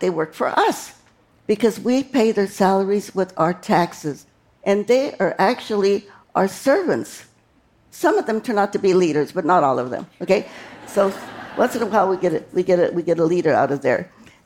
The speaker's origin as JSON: {"language": "English", "town": "Stockton", "region": "California", "country": "United States", "tie": "born or raised there", "said": "my hometown of Stockton, California."}